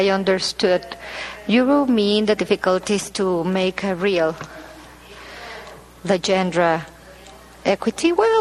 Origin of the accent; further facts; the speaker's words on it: Costa Rica; I'm from Costa Rica